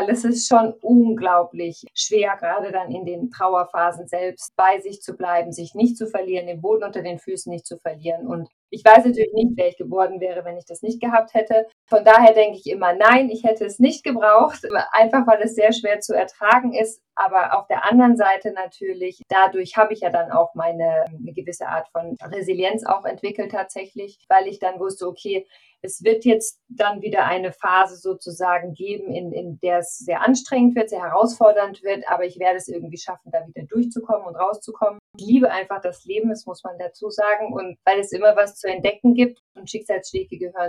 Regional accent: Heidelberg, Baden-Württemberg, Germany; also born or lived in Ludwigshafen; Geboren in Ludwigshafen, aber dann doch aufgewachsen in Heidelberg.

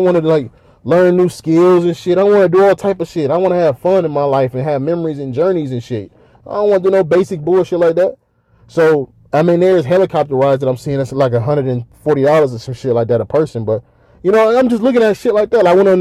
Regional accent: Bedford, Ohio, United States; Like, I'm from here. I'm from Cleveland. I'm from Bedford, Ohio.

